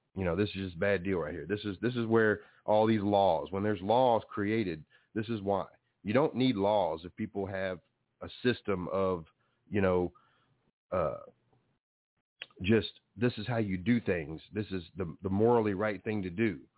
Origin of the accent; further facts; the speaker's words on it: Texas, United States; because I was raised in Texas down here, and we got a lot of big roads down here